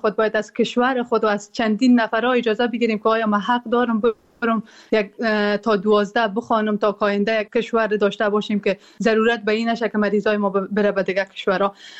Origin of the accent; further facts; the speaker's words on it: Afghanistan; مایی که در بیرون از افغانستان هستیم